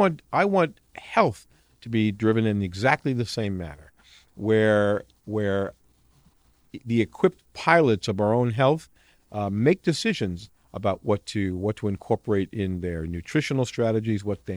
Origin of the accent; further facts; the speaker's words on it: Queens, New York, United States; And as a young kid growing up in Queens, New York, literally living right between two major airports, John F. Kennedy Airport and LaGuardia Airport